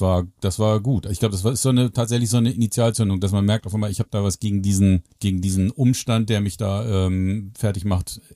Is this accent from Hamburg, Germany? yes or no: yes; Hamburg, Germany; ich komme aus Hamburg und ich bin Zeichner.